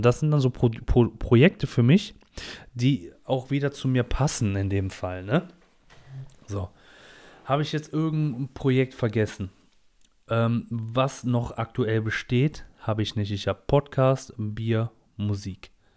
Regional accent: Rhineland, Germany; ich komme aus dem Rheinland, ne?

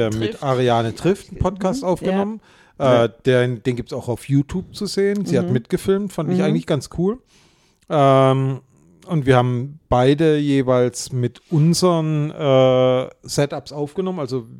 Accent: Illingen, Baden-Württemberg, Germany; als Jugendlicher bei uns auf dem Dorf, ich komme aus Illinge, Feingenenz, Mühlacker

